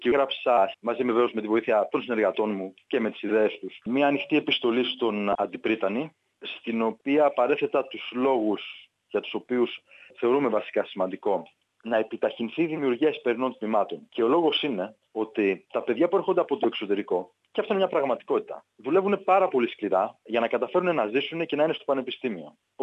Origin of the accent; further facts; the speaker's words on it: Lamia, Central Greece, Greece; moved away as an adult; now in Australia; Κατάγομαι από τη Λαμία της Φθιώτιδας και στην Αυστραλία ήρθα για πρώτη φορά το 2007 για διακοπές, να επισκεφθώ τότε τον πατέρα μου, ο οποίος μόλις είχε έρθει εδώ. Έπειτα από μερικά χρόνια αποφάσισα να έρθω και να εγκατασταθώ μόνιμα